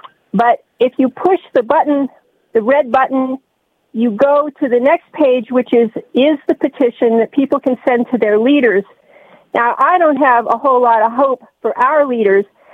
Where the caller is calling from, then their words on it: Washington, District of Columbia, United States; Hi, Garland. … from D.C.